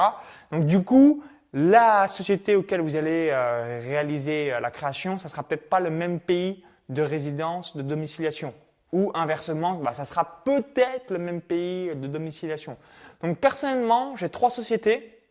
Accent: France; now in Tallinn, Estonia; depuis avril 2018, je suis expatrié à Tallinn en Estonie. Donc ça fait déjà un petit moment que je suis parti de France

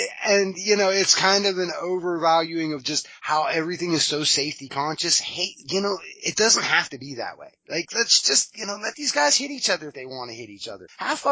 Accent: Pittsburgh, Pennsylvania, United States; I grew up in Pittsburgh

